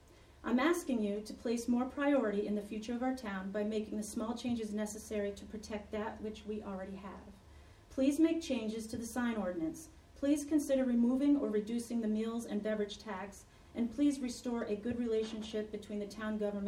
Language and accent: English; Northeast, United States; now in Amherst, United States; I left my hometown and family roots in the Northeast to settle in Amherst permanently because I love it here.